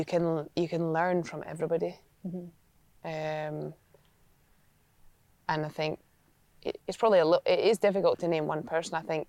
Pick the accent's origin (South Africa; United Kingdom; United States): United Kingdom; Scotland; I think it's a big thing about being Scottish. You want everyone to make sure they're included.